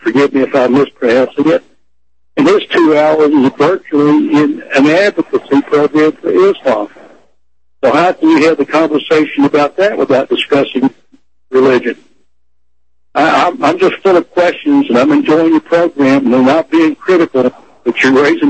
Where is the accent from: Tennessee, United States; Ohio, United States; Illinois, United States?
Tennessee, United States; That political attitude about race has been present throughout my life, having been raised in Tennessee.